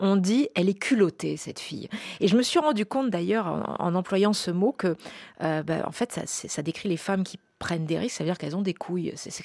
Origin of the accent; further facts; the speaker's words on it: France; chez nous, en France, c'est une phrase assassine quand même.